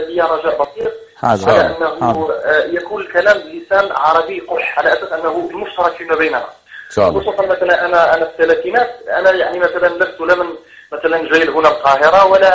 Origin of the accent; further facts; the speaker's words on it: Morocco; انا مثلا مغربي الجنسيه وغير متمكن من